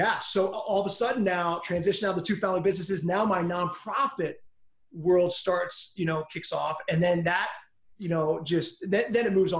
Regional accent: Pennsylvania, United States; I'm from Pennsylvania in the greater Philadelphia area.

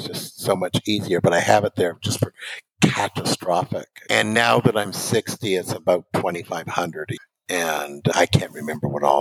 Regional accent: Vancouver, British Columbia, Canada; Is I'm from Vancouver, and and I miss excellent Asian food.

